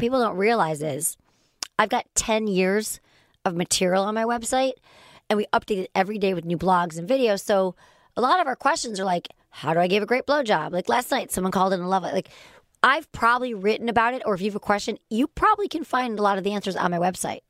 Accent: Michigan, United States; accent: Michigan; That is my Michigan accent.

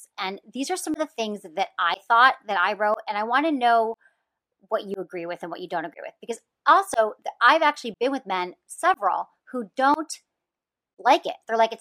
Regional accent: Midwest, United States; The Midwestern, I mean, I'm from the Midwest.

